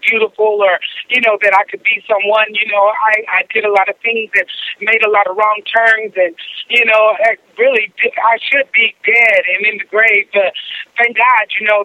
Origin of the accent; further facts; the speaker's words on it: Hobbs, New Mexico, United States; now in Dallas, United States; Man, let me tell you, I'm from Hobbs, New Mexico. I've been here in Dallas like over 25 years.